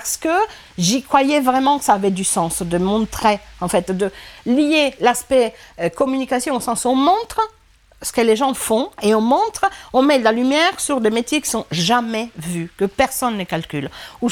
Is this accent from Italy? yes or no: yes; Italy; French is a second language; Et moi, je réagis en tant qu'Italienne, tu vois, où en fait, en Italie, tu n'as rien.